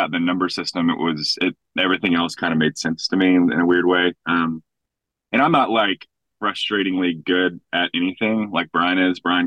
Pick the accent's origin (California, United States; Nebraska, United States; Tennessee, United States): Tennessee, United States; Cookeville; I'm from Middle Tennessee, Cookeville.